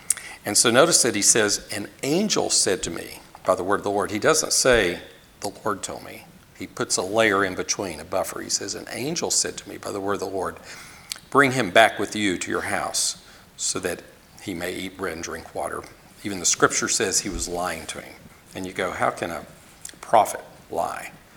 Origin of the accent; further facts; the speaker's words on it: Tennessee, United States; I'm from Tennessee, so a lot of things get flattened.